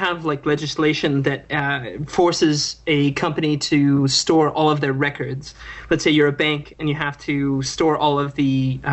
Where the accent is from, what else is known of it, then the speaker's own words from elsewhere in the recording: Portland, Oregon, United States; also born or lived in Hillsborough; now in London, United Kingdom; I'm from Portland. I actually was born in Hillsborough.